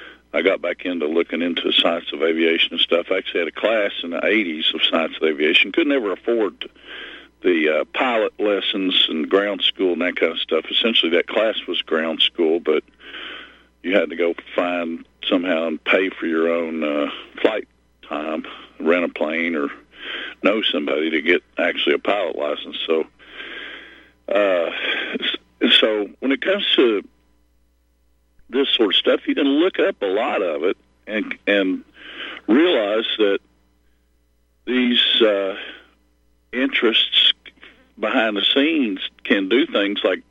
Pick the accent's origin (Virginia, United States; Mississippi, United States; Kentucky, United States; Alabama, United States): Kentucky, United States; Of course, I grew up here in Kentucky.